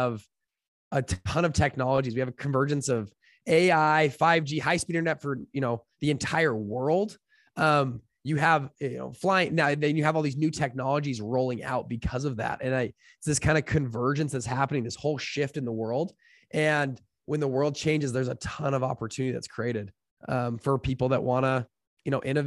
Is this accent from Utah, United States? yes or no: yes; Utah, United States; So, I started out, I grew up in near Salt Lake City. I grew up in an average household, went to college.